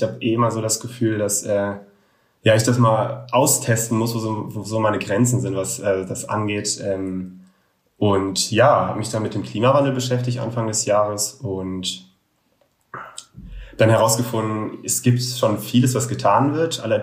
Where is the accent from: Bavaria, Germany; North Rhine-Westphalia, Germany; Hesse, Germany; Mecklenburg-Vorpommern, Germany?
North Rhine-Westphalia, Germany; Moers; also born or lived in Cologne; now in Bonn, Germany; komme auch aus Moers ursprünglich, bin auch geboren. Mittlerweile wohne ich in Bonn, vorher in Köln gelebt